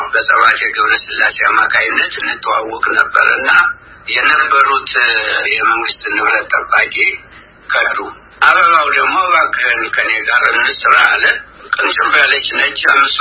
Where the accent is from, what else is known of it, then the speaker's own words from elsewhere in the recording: Jarsa, Amhara, Ethiopia; born there; የተወለድኩት ወሎ ጠቅላይ ግዛት የቹ አውራጃ ጃርሳ ቀበሌ ይባላል።